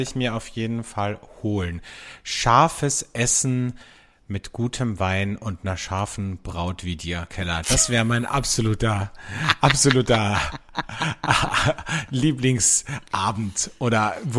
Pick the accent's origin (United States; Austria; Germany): Austria; Das wird sie nicht ausgehen, sagen wir bei uns in Österreich, gell?